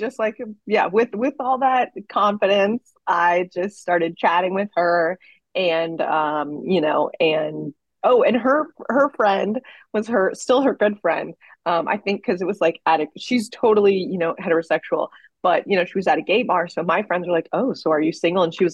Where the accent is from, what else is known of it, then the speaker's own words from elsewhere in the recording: Florida, United States; now in Los Angeles, United States; I grew up in Florida. Like, I think maybe two times we ever went to like an evacuation station in Florida.